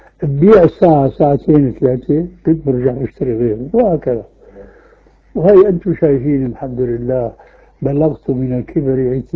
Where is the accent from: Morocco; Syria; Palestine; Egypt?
Syria; عندنا في سوريا